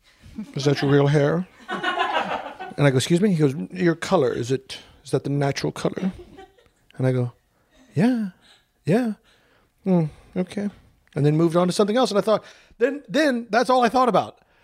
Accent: Kansas City, United States; Kansas City.

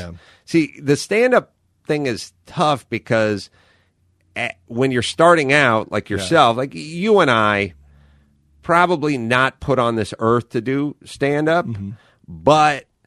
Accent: North Hollywood, California, United States; Anyway, I grew up on Houston. My family's house is on Houston Street in North Hollywood. And I got out of North Hollywood High, which was down Magnolia Boulevard there from Odyssey.

